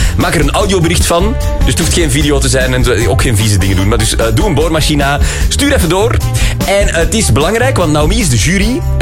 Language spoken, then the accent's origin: Dutch; Leuven, Flemish Brabant, Belgium; Ja, ik woon in Leuven en ik zeg ook wel, ik ben van Leuven.